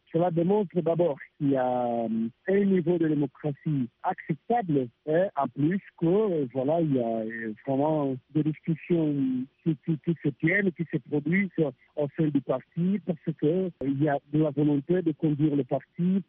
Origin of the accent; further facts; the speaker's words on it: Kabinda, Lomami, DR Congo; Moi, je suis du Kabinda.